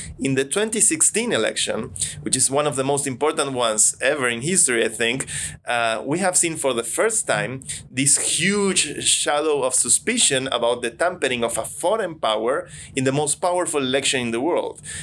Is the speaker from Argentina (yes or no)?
yes; Argentina; which I come from Argentina.